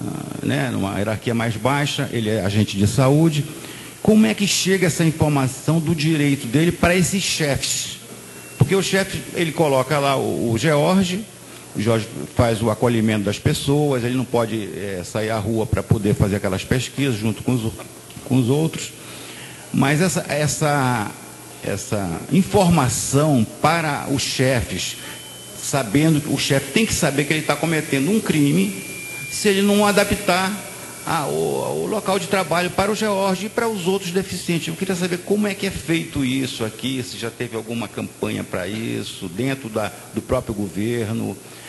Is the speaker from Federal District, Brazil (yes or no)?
yes; Brasília, Federal District, Brazil; e nós somos de Brasília.